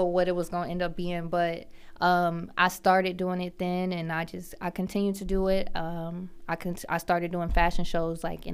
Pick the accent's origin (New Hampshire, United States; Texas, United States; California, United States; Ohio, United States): Ohio, United States; Cleveland; And I'm 28 and I'm from Cleveland, Ohio.